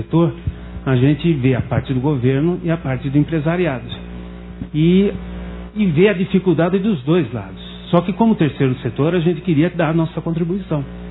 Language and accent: Portuguese; São Paulo, Brazil; eu sou da região de Campinas